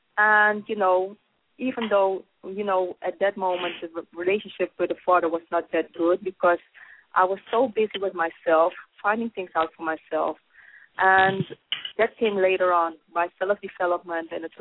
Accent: Netherlands; I'm grateful that I grew up in the Netherlands

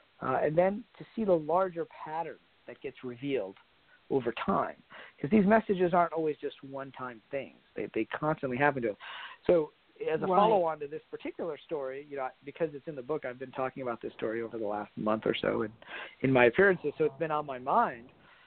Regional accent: Pakistan; I'm originally from Pakistan.

